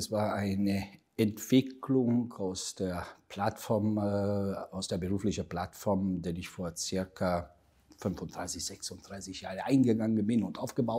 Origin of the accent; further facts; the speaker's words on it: Italy; Als Italiener war ich zu einem großen, namhaften italienischen Konzern.